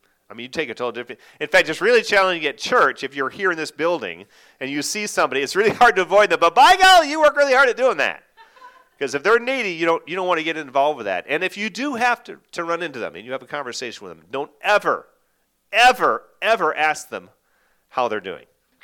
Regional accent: Wisconsin, United States; First of all, I'm from Wisconsin. And you know I'm from Wisconsin as soon as I say I'm from Wisconsin.

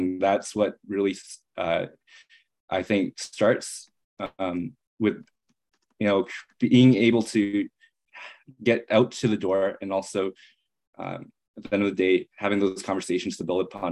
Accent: Canada; I'm a Chinese Canadian, and I'm also born and raised in Canada as well.

